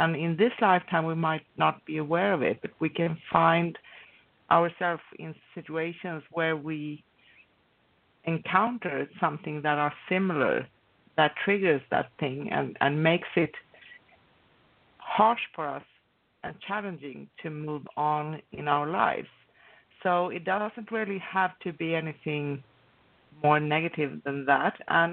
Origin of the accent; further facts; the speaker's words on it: Stockholm, Stockholm County, Sweden; because I am originally from Sweden and Stockholm